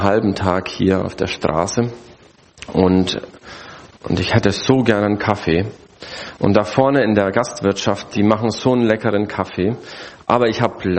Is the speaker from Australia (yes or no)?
no; Brazil; now in Germany; Ich bin ja in Brasilien aufgewachsen, habe dort den Führerschein gemacht